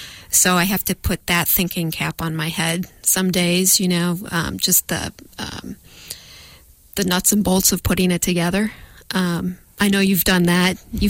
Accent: Buffalo, New York, United States; moved away as an adult; I'm originally from Buffalo, New York.

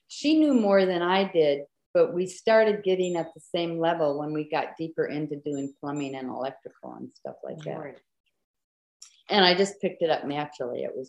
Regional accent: Midwest, United States; I was raised Catholic. I never even heard the word lesbians, but I knew. I come from the Midwest.

